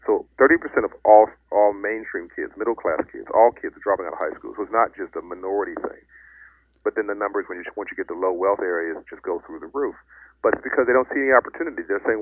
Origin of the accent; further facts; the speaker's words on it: Compton, California, United States; my background growing up in Compton, California, in South Central Los Angeles, in a so-called poor neighborhood